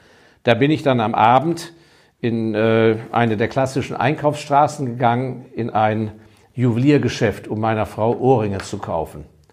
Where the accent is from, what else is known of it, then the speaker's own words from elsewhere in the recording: Hong Kong; ich habe ja meine Kindheit in Hongkong verbracht, als Hongkong noch ein sehr kleiner Kolonialposten war. Bin da in die englische Grundschule gegangen mit zu warmer Schuluniform und habe Hongkong mit 2 Millionen Einwohnern erlebt.